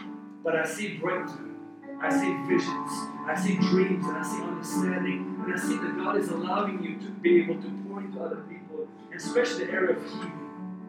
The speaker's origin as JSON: {"language": "English", "country": "Iran", "second_language": "English", "lives_now": "United States", "said": "I'm from Iran. He called me to be a minister in the United States of America."}